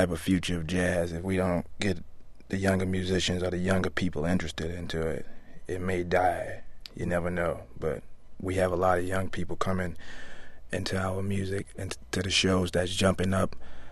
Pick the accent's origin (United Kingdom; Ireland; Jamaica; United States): United States; New Orleans, Louisiana; I could put it in the jazz category because I play a horn and I come from New Orleans